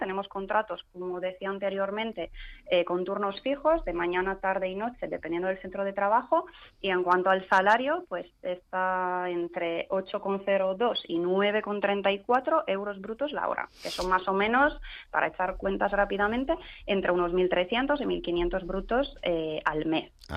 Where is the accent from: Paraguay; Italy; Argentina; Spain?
Italy; Spanish is a second language; Yo, que soy italiana, tenemos el mismo problema